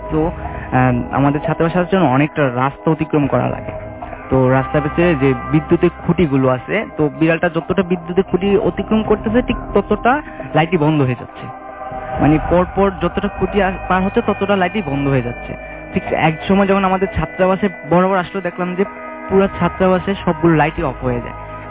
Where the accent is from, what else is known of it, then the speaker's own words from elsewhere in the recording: Khagrachhari, Chittagong Division, Bangladesh; আমার home district Khagrachari, আমি বারিধারা থেকে এসেছি।